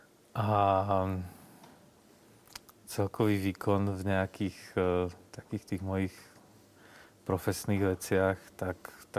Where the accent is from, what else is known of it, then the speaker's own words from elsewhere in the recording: Košice, Košice Region, Slovakia; born there; Pre mňa sú tie Košice úplne, že tým, že to je moje rodisko